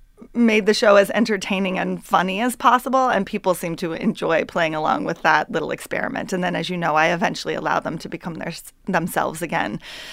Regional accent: Wenatchee, Washington, United States; It's a recreation of the American Legion Hall in my hometown, Wenatchee, Washington, the apple capital of the world.

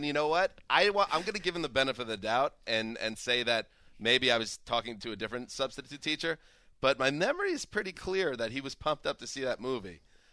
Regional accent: Pearl River, United States; And listen, growing up in Pearl River, it's different. It's different. It bonds you because it is working class.

